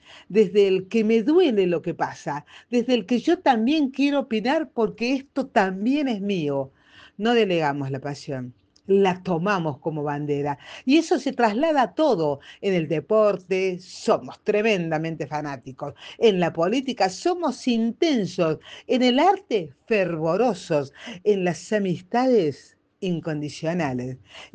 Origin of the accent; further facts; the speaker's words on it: Argentina; Somos argentinos